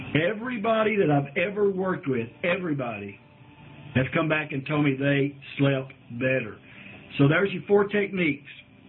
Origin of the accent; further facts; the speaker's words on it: Cleveland, Ohio, United States; I grew up in Cleveland, by the way.